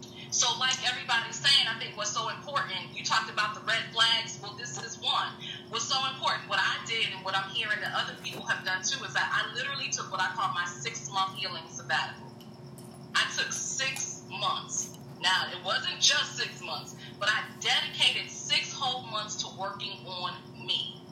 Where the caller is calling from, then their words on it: Arkansas, United States; I'm calling from Arkansas.